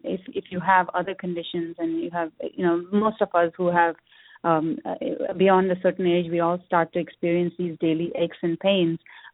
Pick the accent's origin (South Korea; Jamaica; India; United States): India; growing up, I grew up in India, and growing up there, we had it practically every day in food.